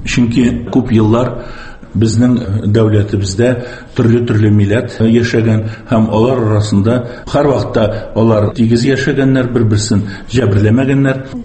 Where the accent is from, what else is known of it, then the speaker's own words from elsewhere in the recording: Udmurtia, Russia; also born or lived in Tatarstan / Kharkiv, Ukraine; Чөнки мин Татарстанда тудым, Удмуртияда яшәдем, анда мәктәп бетердем, институтны Украинада, Харьковта бетердем